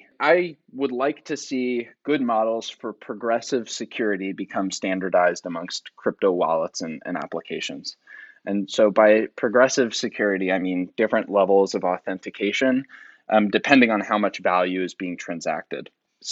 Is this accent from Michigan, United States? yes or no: no; New York, United States; I felt almost obligated as a New Yorker to pick one up.